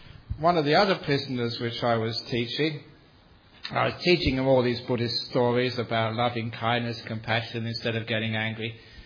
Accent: England, United Kingdom; I'm English.

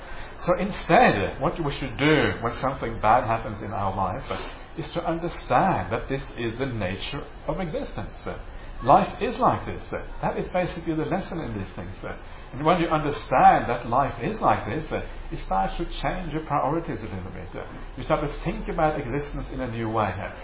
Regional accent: Norway; also born or lived in England / France / Germany; now in Australia; I grew up in Norway, partly. I also grew up in England, I grew up in France, I grew up in Germany, now I live in Australia.

